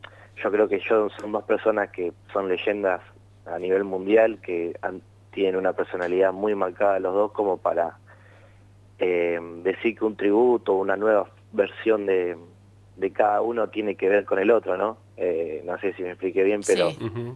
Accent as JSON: {"language": "Spanish", "country": "Argentina"}